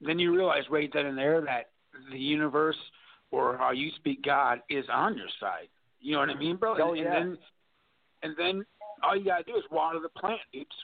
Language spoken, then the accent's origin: English; Minnesota, United States; And I come from 612, man, which, if you know where that is, man, that's like the heart of the Midland, man